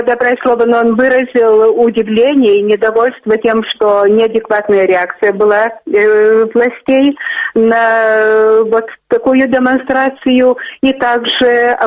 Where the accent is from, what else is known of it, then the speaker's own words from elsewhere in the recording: Lithuania; я из Литвы